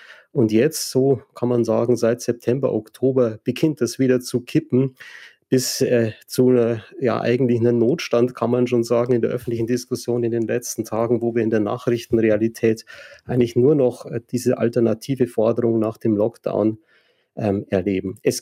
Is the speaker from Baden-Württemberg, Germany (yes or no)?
no; Bavaria, Germany; ich bin ja jetzt aus Bayern